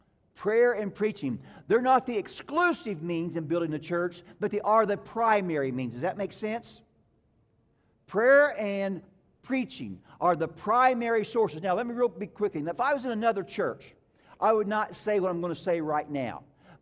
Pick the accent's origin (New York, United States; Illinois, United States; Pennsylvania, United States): Illinois, United States; Bone Gap; Now, I'm from Bone Gap. It's hard to be sophisticated when you say you're from Bone Gap.